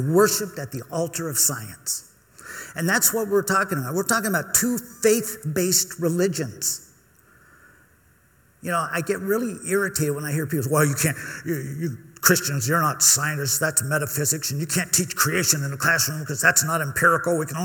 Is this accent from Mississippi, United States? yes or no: no; Newport Beach, California, United States; I grew up in Newport Beach, and we'd go down and throw water balloons at the baptisms down there in Corona Del Mar.